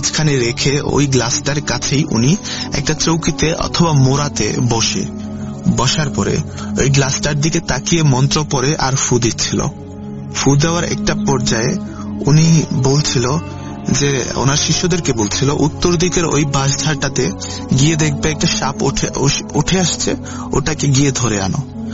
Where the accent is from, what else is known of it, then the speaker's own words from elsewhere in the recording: Kathalia, Chittagong Division, Bangladesh; now in Iraq; আমার বাড়ি হচ্ছে কুমিল্লা ক্যান্টনমেন্ট ময়নামতি সংলগ্ন একটি গ্রাম যার নাম কাঠালিয়া। ওই গ্রামের প্রত্যন্ত একটি গ্রাম, ওই গ্রামেরই একটি ছেলে আমি। … বর্তমান ইরাক প্রবাসী।